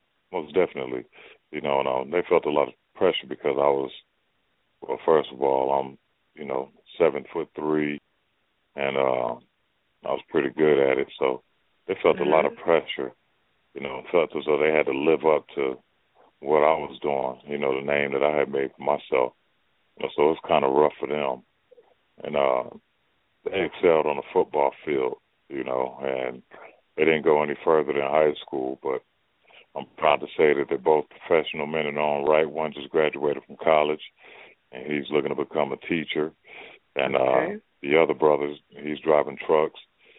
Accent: Hartford, Connecticut, United States; You know, I'm from the Bellevue Square Projects, originally in Hartford, Connecticut. You know, we got guys like Marcus Camby, Mike Adams, you know, that came out of there.

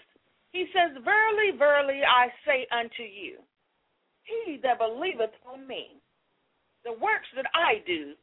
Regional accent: Missouri, United States; I'm from Missouri, the show me state.

